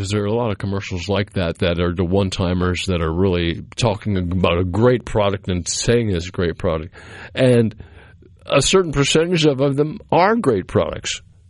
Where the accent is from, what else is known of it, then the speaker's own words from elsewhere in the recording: Cape Cod, Massachusetts, United States; I grew up in Cape Cod, and Cape Cod used to be a nice place to be as far as I'm concerned.